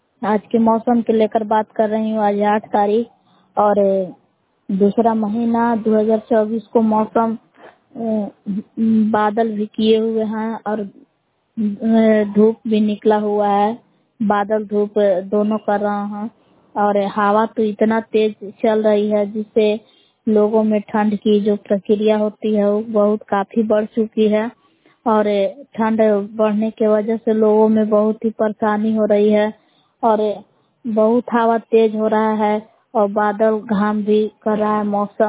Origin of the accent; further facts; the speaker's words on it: Belav, Bihar, India; ग्राम बिलाव जिला कैमूर भभुआ की निवासी हूँ।